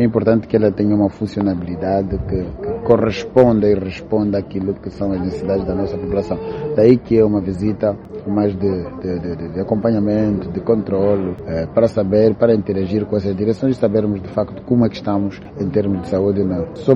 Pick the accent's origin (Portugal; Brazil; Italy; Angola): Angola; Estamos aqui todos enquanto angolanos.